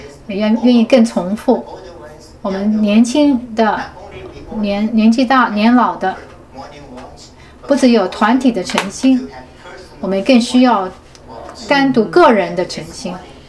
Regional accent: China; 在过去，我因为我是中国人，所以我就不怕讲这个

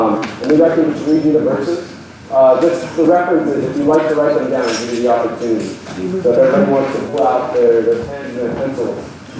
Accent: Cambridge, Massachusetts, United States; I'm from Cambridge, Massachusetts. Currently where I'm serving.

